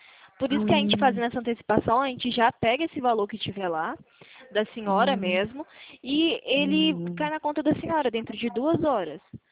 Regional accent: Rio Claro, São Paulo, Brazil; eu sou de São Paulo. Sou de São Paulo, da cidade de Rio Claro.

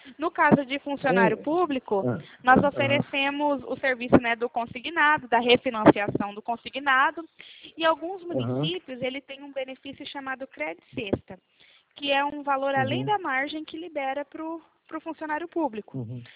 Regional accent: Cornélio Procópio, Paraná, Brazil; nós somos de Cornélio Procópio, no Paraná

